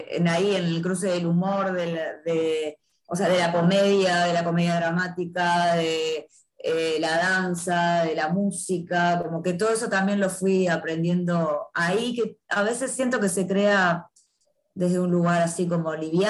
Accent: Uruguay; also born or lived in Buenos Aires; Yo soy uruguaya, ¿no? Y un día era estudiante de psicología acá, y un día tenía 22 años y conocí a un argentino, me enamoré y me fui a vivir a Buenos Aires.

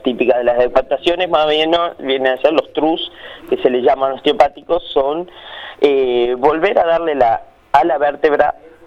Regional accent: Uruguay; moved away; yo falté muchos años, me fui mucho tiempo de Uruguay, y cuando llegué era otra sociedad

